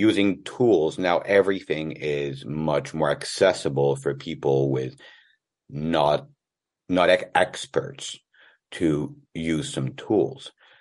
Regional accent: France; moved away as an adult; now in United States; So, yeah, I grew up in France. Mm-hmm. Went to business school over there.

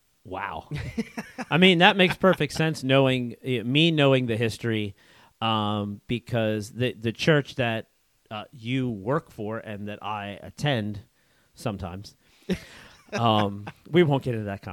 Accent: Pennsylvania, United States; And I'm an Eagles fan because I was born and raised here in Central PA, so.

